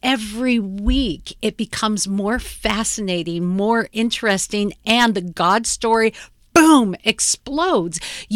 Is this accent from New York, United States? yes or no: no; Seattle, Washington, United States; in my hometown of Seattle, Washington.